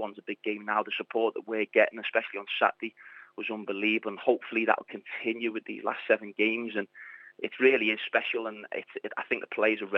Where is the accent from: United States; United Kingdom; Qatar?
United Kingdom; Liverpool, North West England; my hometown in Liverpool